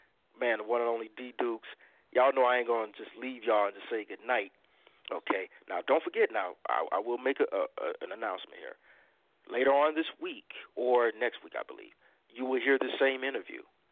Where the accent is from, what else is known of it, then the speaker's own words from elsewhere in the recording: Chicago, Illinois, United States; it's really amazing to see a brother like you from Chicago representing my hometown and representing it lovely